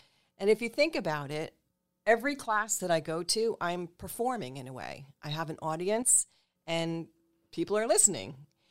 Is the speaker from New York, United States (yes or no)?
yes; Hastings-on-Hudson, New York, United States; I grew up right next door to Mercy Dobbs Ferry. I grew up in Hastings-on-Hudson.